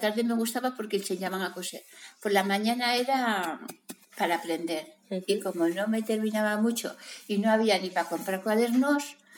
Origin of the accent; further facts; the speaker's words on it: Corella, Navarre, Spain; De Corella.